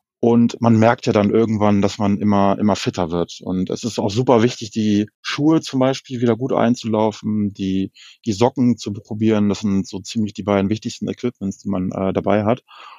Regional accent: Hanover, Lower Saxony, Germany; Bei uns in Hannover ist ja der Harz nicht ganz so weit weg, so circa 1,5 Stunden mit dem Auto entfernt

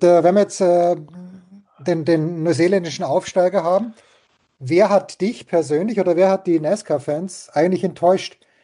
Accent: Graz, Styria, Austria; also born or lived in Mainz; Geboren in Mainz, Eltern im Zweiten Weltkrieg gestorben, groß geworden bei der Großmutter in Graz, mit österreichischer Lizenz gefahren, aber deutsche Staatsbürgerschaft nie abgegeben.

